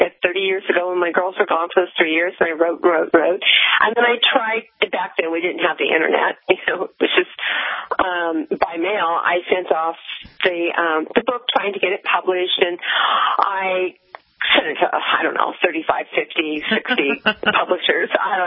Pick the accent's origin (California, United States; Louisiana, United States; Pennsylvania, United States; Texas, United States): California, United States; Grass Valley; she had lived in my hometown up north in Grass Valley for a number of years after I had left